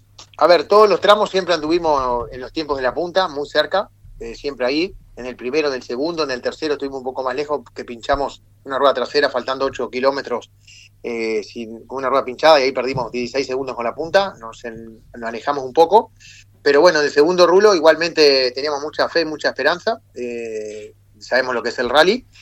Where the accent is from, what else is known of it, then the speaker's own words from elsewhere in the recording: Uruguay; Y la verdad que somos corajudos los uruguayos